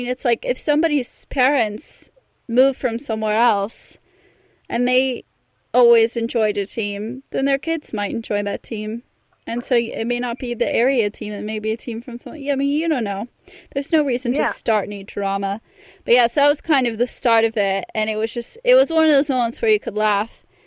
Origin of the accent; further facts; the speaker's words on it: Texas, United States; now in Bournemouth, United Kingdom; from Texas. You don't need to know the rest.